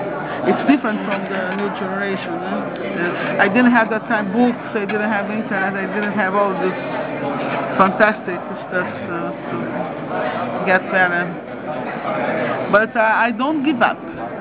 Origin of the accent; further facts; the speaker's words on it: Rio de Janeiro, Brazil; English is a second language; now in Blumenau, Brazil; And now I'm from Rio originally, but I've been living in south of Brazil for almost 40 years.